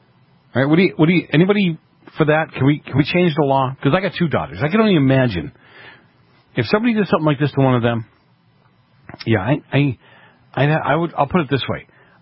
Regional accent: Massachusetts, United States; I grew up in Massachusetts. We have a clue.

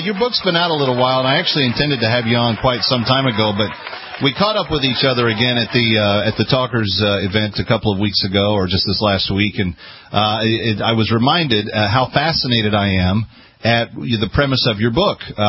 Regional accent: Dallas, Texas, United States; I grew up in the Dallas area, so it would be WBAP or KLIF or one of those big talk signals

